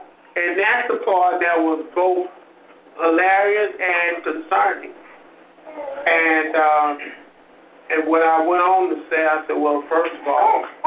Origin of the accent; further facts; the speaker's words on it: Honeybrook, Pennsylvania, United States; I was born and raised in Honeybrook. You know, being born and raised in Honeybrook, being, you know, it's a small town